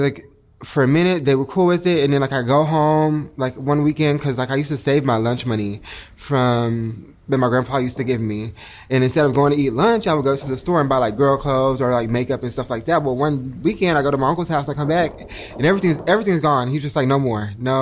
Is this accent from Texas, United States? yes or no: yes; Texas, United States; I grew up in East Texas. So about down south, about like 45 minutes away from New Orleans. In a small town, about like 3,000 people.